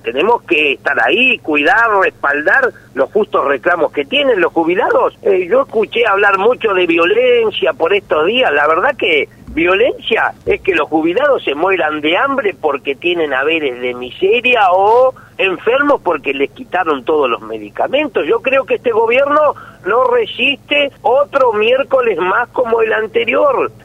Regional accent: Patagonia, Argentina; Yo, mire, soy patagónico, ni siquiera en la nieve he usado un pasamontaña.

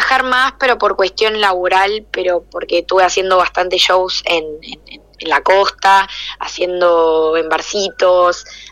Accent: Arraial d'Ajuda, Bahia, Brazil; Spanish is a second language; en Arraial de Ayuda lo hice, o sea, donde yo nací, lo hice ahí en un lugar y la gente toda que me vio crecer

